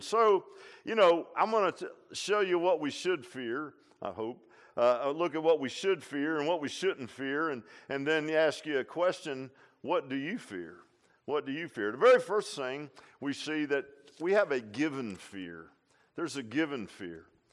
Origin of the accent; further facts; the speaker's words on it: Virginia Beach, Virginia, United States; we came from Virginia Beach. I mean, you know, it was like cultural shock, man. You know, you leave Virginia Beach, modern ranch house, man, all the conveniences. We go up to Grayson County, Virginia, to my great-grandmother's house